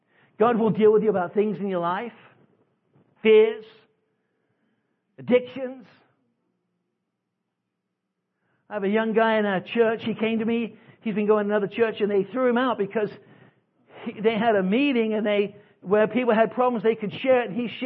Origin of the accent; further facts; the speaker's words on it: England, United Kingdom; now in United States; I am an immigrant. I came here from England. I came with my family because we wanted to come to the land of opportunity.